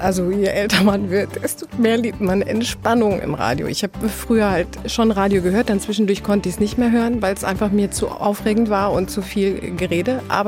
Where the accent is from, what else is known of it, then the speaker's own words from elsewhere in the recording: Habshausen, Germany; Ja, auf jeden Fall. Also ich bin viel draußen gewesen. Ich habe im Regen getanzt. Ich habe Hütten gebaut.